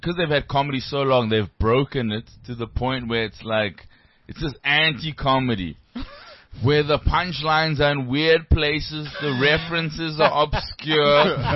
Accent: Johannesburg, Gauteng, South Africa; I'm from Joburg.

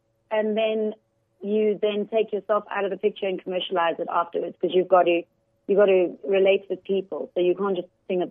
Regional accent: Johannesburg, Gauteng, South Africa; I'm from Joburg, and I decided to go to the UK for a few years, explore my songwriting opportunities there.

